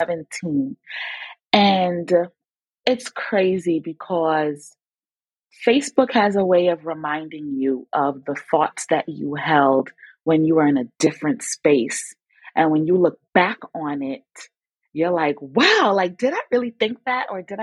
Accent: United Kingdom; born there; I am British born, but my parents are Jamaican.

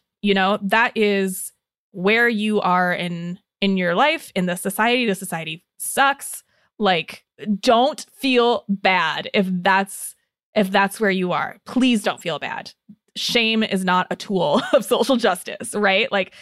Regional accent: Indiana, United States; I grew up in Northern Indiana, and it's like, you got your groceries at Walmart.

